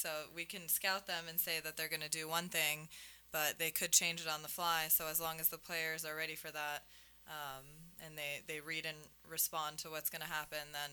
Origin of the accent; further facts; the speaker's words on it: California, United States; We went super north because so I'm from California, and we went super north to hit Chicago and the Niagara Falls.